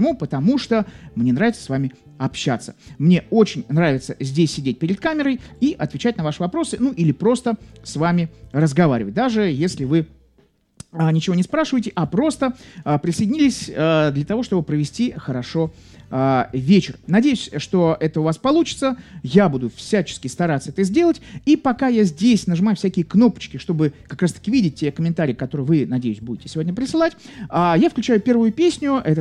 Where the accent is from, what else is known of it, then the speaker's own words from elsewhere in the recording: Saint Petersburg, Russia; я из Санкт-Петербурга.